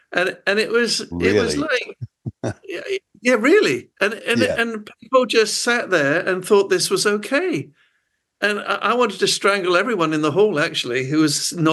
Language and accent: English; Wanaka, Otago, New Zealand; I was in Wanaka. I'm from Wanaka.